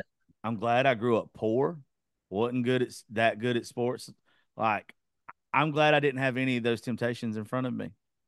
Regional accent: Georgia, United States; That's where I grew up. I'm from Georgia.

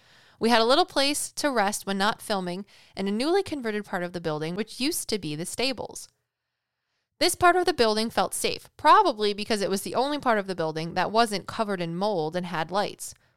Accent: Wales, United Kingdom; I want to go to a castle in Wales, not only because I'm Welsh, but because castle in Wales, come on.

